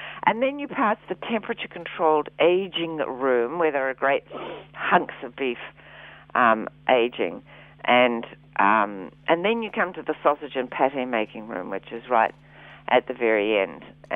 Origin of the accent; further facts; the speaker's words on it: New Zealand; And you say, no, I'm from New Zealand. It's okay.